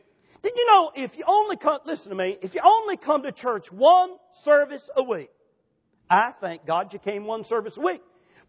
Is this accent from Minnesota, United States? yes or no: no; South Carolina, United States; I was raised in South Carolina. There was hills everywhere.